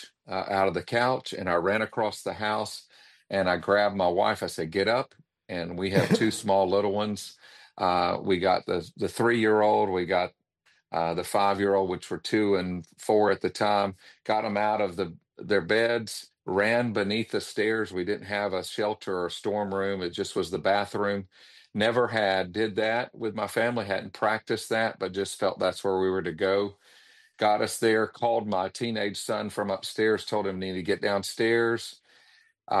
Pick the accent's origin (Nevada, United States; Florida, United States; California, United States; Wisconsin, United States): Florida, United States; Panama City Beach; also born or lived in Oklahoma / Texas; And so I was born in Oklahoma, grew up as an evangelist kid, and we lived in Florida from when I was about 10 years old on. And this is the land of my father, Panama City Beach, Florida